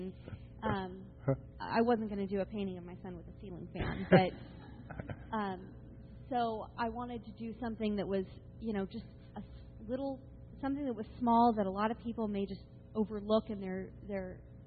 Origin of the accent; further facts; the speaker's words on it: Sonora, California, United States; I'm from from Sonora, California. It's about an hour and a half outside of Yosemite National Park.